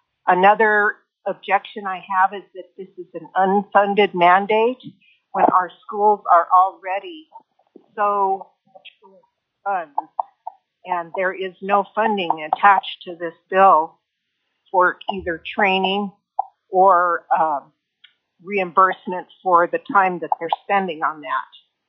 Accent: North Pole, Alaska, United States; I'm from North Pole. I'm a mother and a grandmother, and I'm a 36-plus year resident of Alaska.

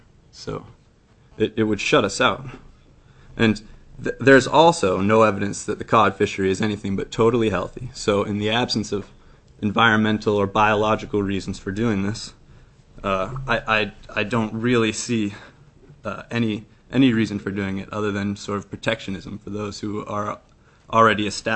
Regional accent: Kodiak, Alaska, United States; So, like I said, I'm from Kodiak. I'm 28 years old, and I've been fishing professionally in Alaska all of my adult life

